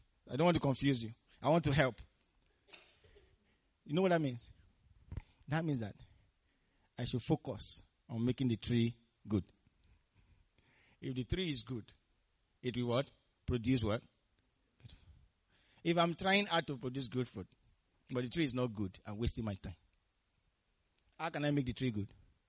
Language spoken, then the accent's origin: English; Nigeria; when we're doing some entrance exams for special schools when I was growing up in Nigeria